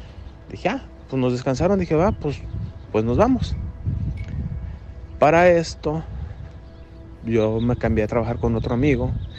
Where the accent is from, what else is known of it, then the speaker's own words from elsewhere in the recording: Ciudad Guzmán, Jalisco, Mexico; now in California, United States; Soy de Ciudad Guzmán. Radico en California.